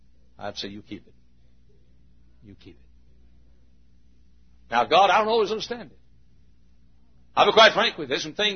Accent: Italy, Texas, United States; I'm from Italy, and I call it my tombstone. There came a flood in Italy when I was a young boy.

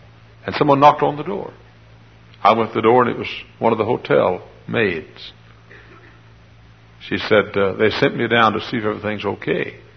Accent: Texas, United States; born or raised there

